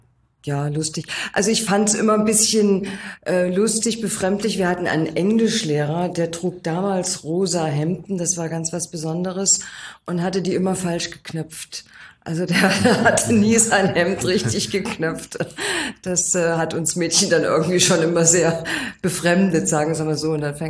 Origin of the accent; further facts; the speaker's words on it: Bad Hersfeld, Hesse, Germany; Ich bin in Hessen aufgewachsen, in Bad Hersfeld. Mhm. Ich sage mal, im Schatten der Mauer. Wirklich so ein Grenzgebiet war das damals.